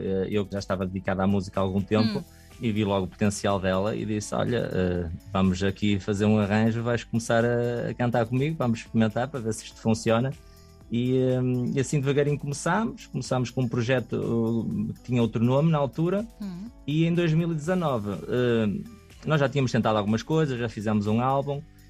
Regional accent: Portugal; Somos portugueses

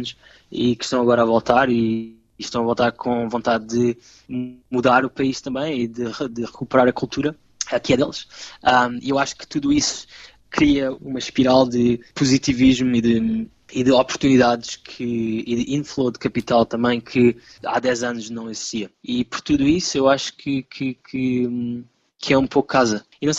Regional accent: Setúbal, Portugal; vender Portugal, vender Lisboa, vender a cidade onde eu cresci também, Setúbal, e todo aquele estuário de Setúbal, que é lindo

